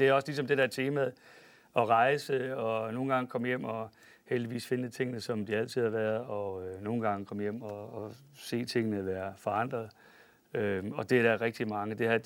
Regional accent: Holstebro, Central Denmark Region, Denmark; born there; also born or lived in Hals; jeg boede i Hals, der var der, min far var præst. Jeg er født i Holstebro, og så har vi været en del rundt i. Vi har flyttet meget rundt.

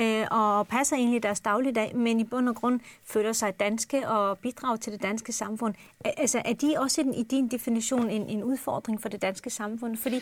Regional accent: Turkey; nu min rød i Tyrkiet, om du kommer fra den ene by, hvor jeg kommer fra, eller nabolandsbyen

